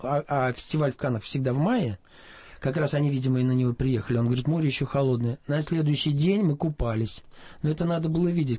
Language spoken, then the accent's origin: Russian; Russia; что мы из России, если у вас стоянка для машины, мы приехали на автомобиле